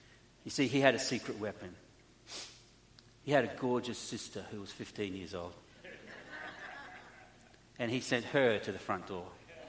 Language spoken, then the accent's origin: English; Mount Gravatt, Queensland, Australia; We grew up in Housing Commission area in Mount Gravatt, which I didn't think was a poor area until I grew up and found out it was a poor area.